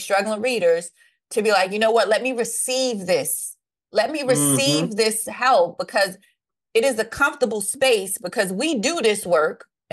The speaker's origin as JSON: {"language": "English", "town": "Brooklyn", "region": "New York", "country": "United States", "tie": "born or raised there", "said": "And we grew up in Brooklyn, New York in the 80s."}